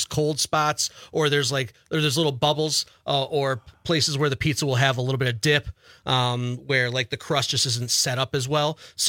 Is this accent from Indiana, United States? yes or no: no; Illinois, United States; So again, I'm originally from Illinois, which is where the tavern-style pizza